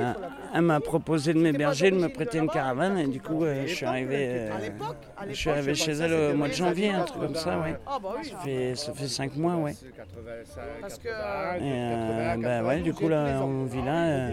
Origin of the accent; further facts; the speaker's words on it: Cherbourg, Normandy, France; Moi, je suis du Nord-Cotentin, moi, je suis de Cherbourg.